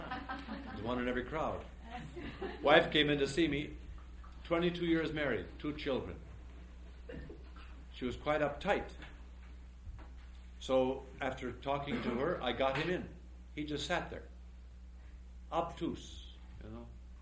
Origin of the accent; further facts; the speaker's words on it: Dakota, United States; When I was raised in the Dakota small village home